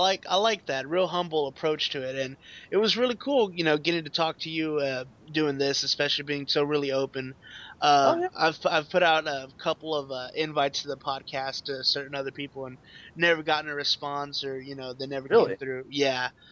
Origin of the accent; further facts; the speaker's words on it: Corpus Christi, Texas, United States; the Corpus Christi Hooks, my hometown.